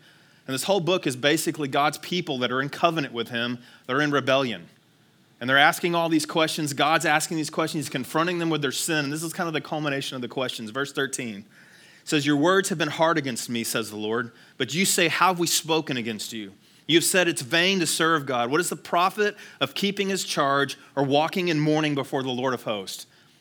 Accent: Texas, United States; which was one of the dumbest games ever in Texas. I grew up in Texas.

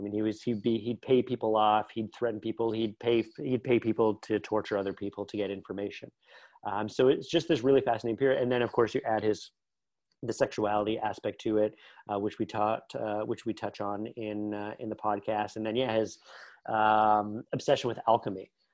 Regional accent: Porcupine, Ontario, Canada; I grew up in Northern Canada in a small, like, remote town. If you're in Toronto, drive straight north for 10 hours, and that's where you find Porcupine, Ontario, Canada.

